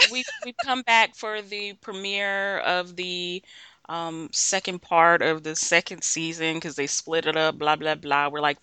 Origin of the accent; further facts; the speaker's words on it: Texas, United States; I'm from Texas. We like to get to the point.